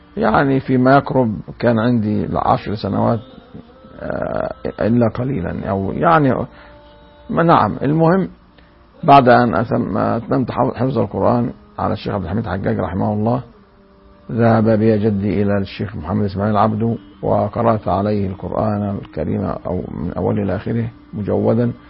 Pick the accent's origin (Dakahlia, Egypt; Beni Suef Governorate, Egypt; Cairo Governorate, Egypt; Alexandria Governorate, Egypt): Dakahlia, Egypt; Dandit; من مواليد قرية دنديت مركز مية غمر، أعمال من أعمال محافظة الدقالية. ولدت في الأول من مارس لسنة 1953 من ميلادي، وظللت بقريتي حتى التحقت بالصف الأول الابتدائي